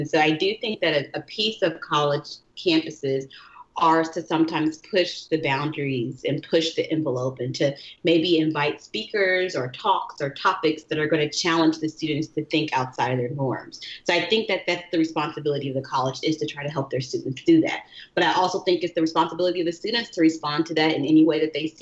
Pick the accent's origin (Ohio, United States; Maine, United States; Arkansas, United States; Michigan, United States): Arkansas, United States; Little Rock; I mean, I grew up in Little Rock, Arkansas. I went to Central High School, and I saw the images.